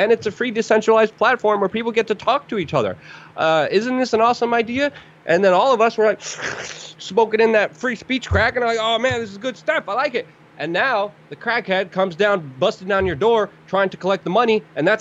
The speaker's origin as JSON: {"language": "English", "town": "Brooklyn", "region": "New York", "country": "United States", "tie": "born or raised there", "said": "some of the friends I had here growing up in Brooklyn"}